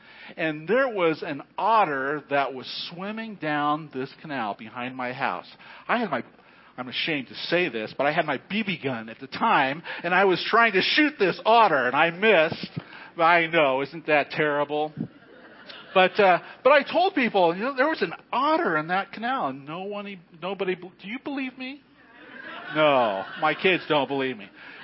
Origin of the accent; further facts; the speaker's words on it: Fresno, California, United States; I grew up in Fresno, and behind our house was a canal. Fresno is a ag community.